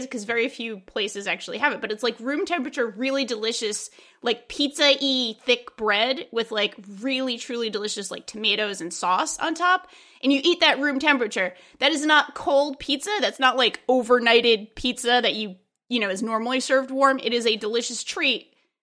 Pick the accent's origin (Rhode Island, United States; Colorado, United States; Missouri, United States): Rhode Island, United States; Now, I need to temper that with I'm from Rhode Island, and we have a delicious treat called bakery pizza.